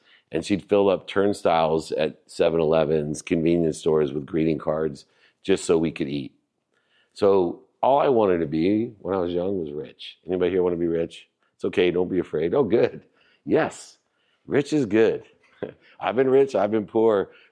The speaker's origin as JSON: {"language": "English", "town": "San Diego", "region": "California", "country": "United States", "tie": "born or raised there", "said": "I grew up here in San Diego, went to Patrick Henry High School, grew up in San Carlos, used to come up here to the arcade and play."}